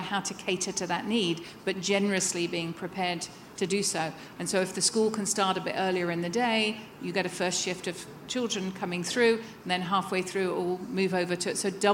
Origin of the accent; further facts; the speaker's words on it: United Kingdom; I'm British